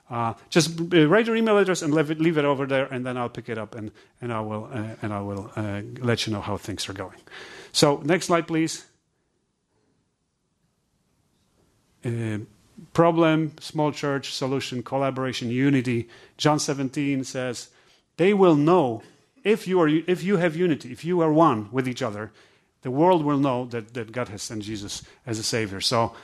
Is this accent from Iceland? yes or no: no; Poland; English is a second language; now in United States; Oh, I'm a person from Poland.